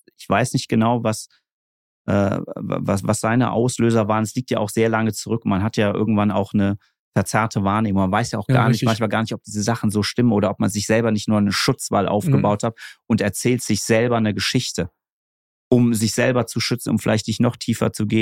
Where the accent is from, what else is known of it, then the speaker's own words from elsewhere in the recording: Martinsthal, Hesse, Germany; now in Kassel, Germany; ich wohne ja mittlerweile wieder in Kassel. Ich bin im Martinstal aufgewachsen, ist so ein kleines, ich weiß gar nicht, 100 Einwohner, 1000 Einwohner, irgendwie ganz klein in Weinbergen, total süß.